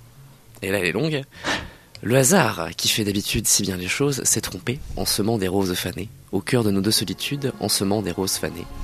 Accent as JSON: {"language": "French", "country": "France", "accent": "French", "said": "Avec mon superbe accent franchouillard."}